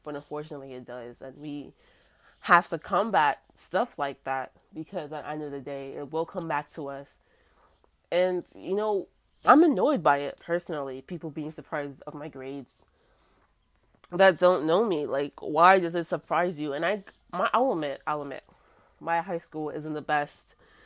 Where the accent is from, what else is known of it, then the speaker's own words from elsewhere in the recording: New York City, New York, United States; I have dark skin, I'm from the South Bronx, and I'll admit my hair is a little nappy.